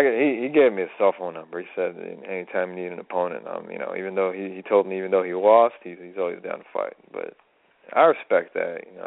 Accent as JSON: {"language": "English", "country": "United States", "said": "I'm an American myself"}